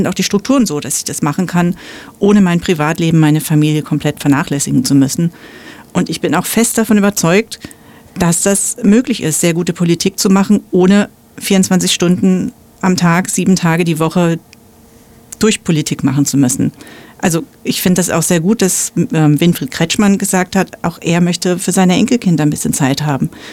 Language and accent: German; Münster, North Rhine-Westphalia, Germany; also born or lived in Freiburg; Ich komme, wie gesagt, aus Münster und Freiburg und war es gewohnt, jeden Weg mit dem Fahrrad zu machen.